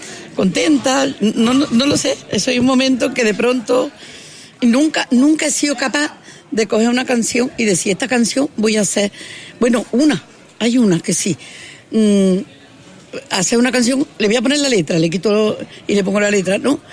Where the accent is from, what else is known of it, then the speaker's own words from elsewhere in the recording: Fuente Piedra, Andalusia, Spain; Mis padres no eran de Fuente Piedra, mis padres eran de Bobadilla, uno, y de Osuna, otro. Y bueno, se vinieron aquí recién casados, conmigo dentro, y a los 8 meses nací y no podía estar dentro. Y ya empecé a ser del pueblo.